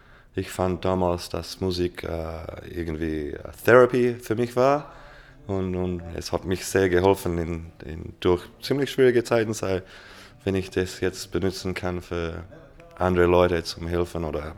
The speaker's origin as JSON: {"language": "German", "country": "Australia", "second_language": "German", "lives_now": "Biberach, Germany", "said": "ich wohne zu jetzt die letzte 2,5 Jahre in Deutschland. Ich wohne in Biberach. Ich komme aus Australien."}